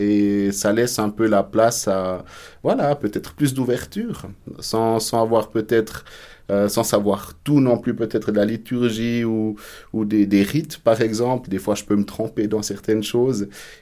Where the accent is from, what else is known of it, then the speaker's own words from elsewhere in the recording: Péry, Bern, Switzerland; Je viens déjà peut-être du Jura bernois, de Péry. J'ai grandi à Péry